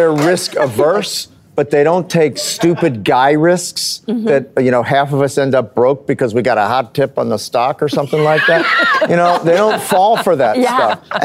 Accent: New Jersey, United States; I'm from New Jersey.

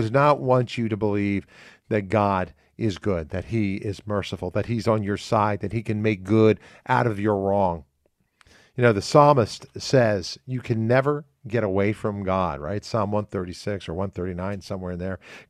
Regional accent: Philadelphia, Pennsylvania, United States; she knows I'm from Philadelphia

